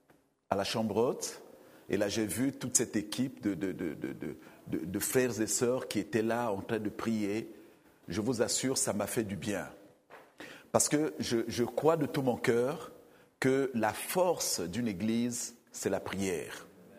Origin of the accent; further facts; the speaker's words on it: DR Congo; moi je ne suis pas vénézuélien, je viens du Congo, ça fait une semaine que je suis là